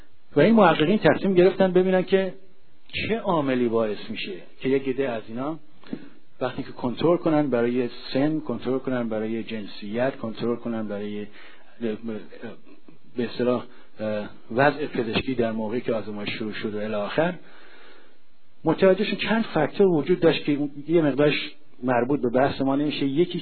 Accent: Iran; moved away; من حدود 28 سال قبل از ایران در آمدم

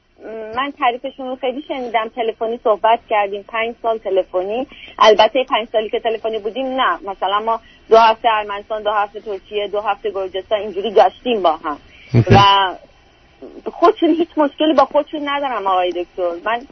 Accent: Iran; moved away as an adult; now in United States; من 44 سالم هست، یک ماه و نیم از ایران به آمریکا اومدم،

